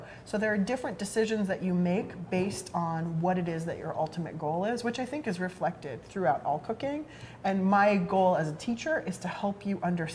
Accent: San Diego, California, United States; And I am from San Diego. I grew up eating Mexican food.

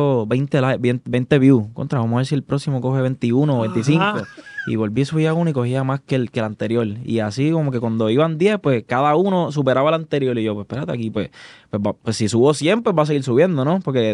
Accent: Caguas, Puerto Rico; also born or lived in Gurabo; yo soy de Caguas y Gurabo. Caguas y Gurabo. Para los que no me conocen

